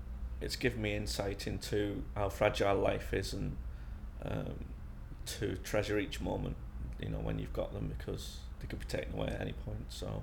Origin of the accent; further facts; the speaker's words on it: St Helens, North West England, United Kingdom; also born or lived in Wales; now in Sheffield, United Kingdom; we moved up to St Helens, in Lancashire, and I spent most of my life there. And after university, I moved over to Sheffield